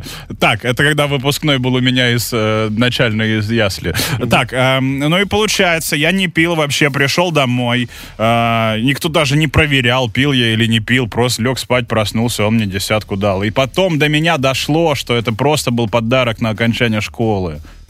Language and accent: Russian; Saint Petersburg, Russia; Я помню, вот я же это из Питера, у нас три праздника, и они почти подряд.